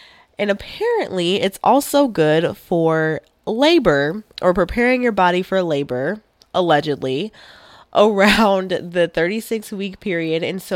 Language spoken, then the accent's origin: English; Alabama, United States; I was born and raised in Alabama, so I'm no stranger to country music.